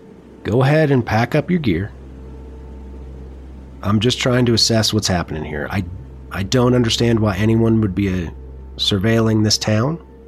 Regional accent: Minnesota, United States; I'm originally from Minnesota, but I tried really hard to lose the accent because people gave me shit everywhere I went because I sounded weird.

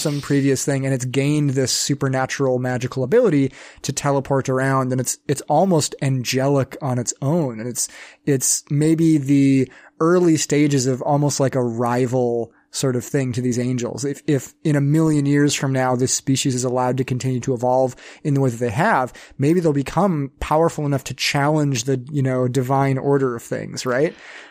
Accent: Minnesota, United States; I'm very proud of being Minnesotan for a lot of reasons.

